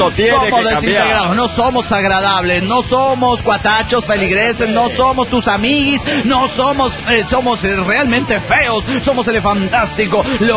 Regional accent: Valencia, Carabobo, Venezuela; de Valencia, Venezuela.

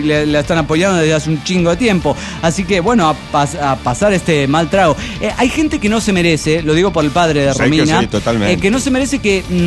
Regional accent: Mexico City, Mexico; del DF Mexicano.

